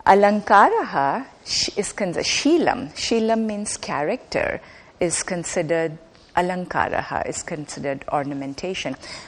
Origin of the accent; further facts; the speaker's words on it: India; in India, you know, growing up in India, we didn't have this concept.